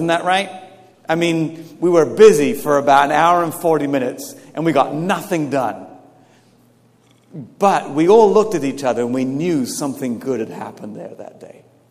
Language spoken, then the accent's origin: English; United Kingdom; I'm British, and this is what we do.